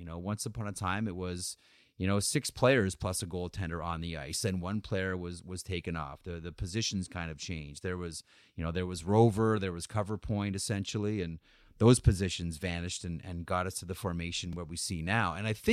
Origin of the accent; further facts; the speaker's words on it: Guelph, Ontario, Canada; I'm from Guelph. Apparently, I can't do math.